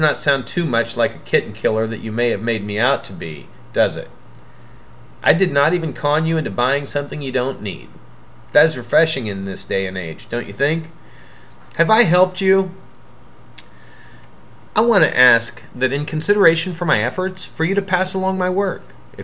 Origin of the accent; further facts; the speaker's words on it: Kansas, United States; I promise that although I am from Kansas